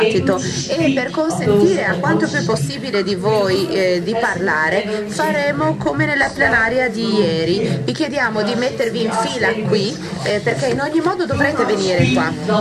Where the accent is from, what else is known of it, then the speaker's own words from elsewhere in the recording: Vienna, Austria; Italian is a second language; vengo da Vienna, Austria, sono artista di teatro